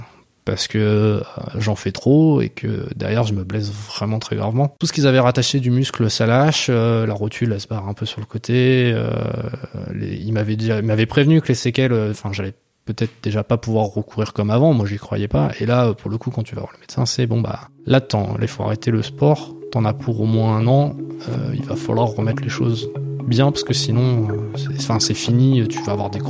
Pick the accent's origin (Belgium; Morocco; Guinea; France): France; Paris, Île-de-France; je suis parisien. Donc j'ai bientôt 40 ans. Je suis rentré dans ma 40e année.